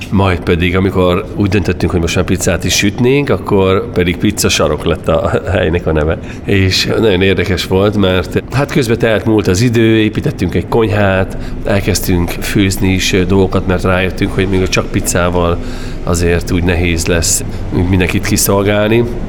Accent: Encs, Borsod-Abaúj-Zemplén, Hungary; also born or lived in Italy; Szóval eltöltöttünk 3 évet Olaszországba, egy testvérvárosa lett, nem Encsnek a szülővárosunknak, hanem Szikszónak.

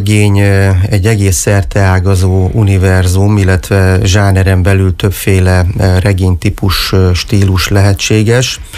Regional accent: Miskolc, Borsod-Abaúj-Zemplén, Hungary; aztán ugye a Diósgyőri vár közelében nőttem fel, a Kuruc utcán laktunk, hogy gyakorlatilag nem volt olyan nap, hogy ne csatangoltunk volna a vár környékén.

